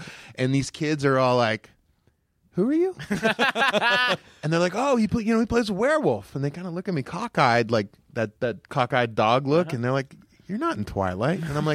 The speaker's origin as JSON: {"language": "English", "town": "Pittsburgh", "region": "Pennsylvania", "country": "United States", "said": "I'm from Pittsburgh, land of the Tolls."}